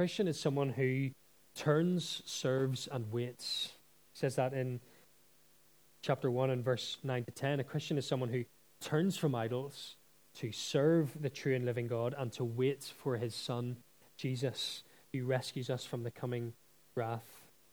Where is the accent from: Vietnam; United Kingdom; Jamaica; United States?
United Kingdom; Is he, you know, maybe as British people, we think, oh, it's a bit strong, really, to be speaking like that.